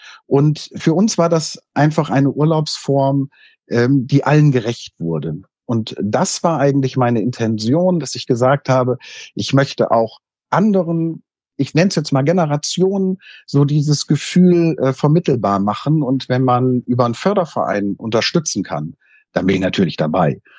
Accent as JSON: {"language": "German", "region": "Bremen", "country": "Germany", "said": "Ich komme aus Bremen, allerdings aus der Hansestadt Bremen, nicht Bremen-Ense, sondern ich sitze tatsächlich in der schönen Hansestadt mit den Stadtmusikanten."}